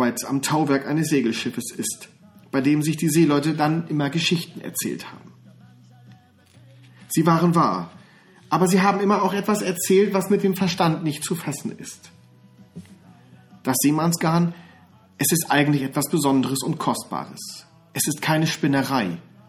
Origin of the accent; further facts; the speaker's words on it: Northern Germany, Germany; der mich als Norddeutscher natürlich besonders erfreut hat.